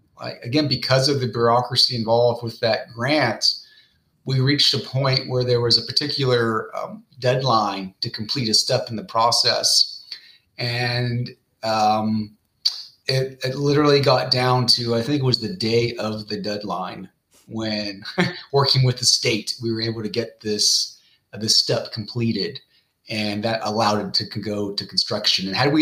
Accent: Memphis, Tennessee, United States; was Memphis. It's my hometown. I wanted to eventually, you know, apply my skills here in Memphis to help make it a better city.

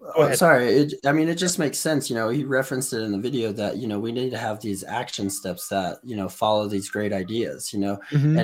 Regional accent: Albuquerque, New Mexico, United States; I am from Albuquerque, New Mexico, currently working in the city of Albuquerque Public Schools.

